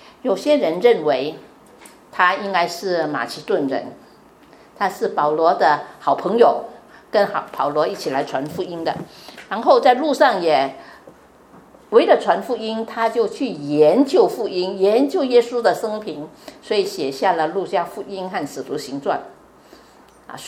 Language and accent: Chinese; Vietnam; 我最近回去越南，我是越南长大的，你不知道知道吗？虽然是华人，但是我在那边生那边长啊。我回去越南